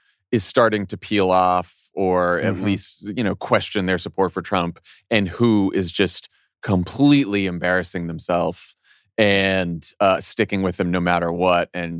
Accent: North Reading, Massachusetts, United States; I'm North Reading.

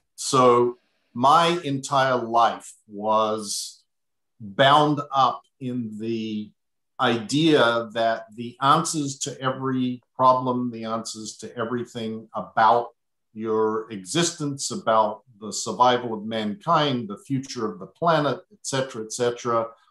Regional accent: Adelaide, South Australia, Australia; Our next door neighbor, as a matter of fact, went from my hometown of Adelaide to Melbourne to see Hubbard do these lectures

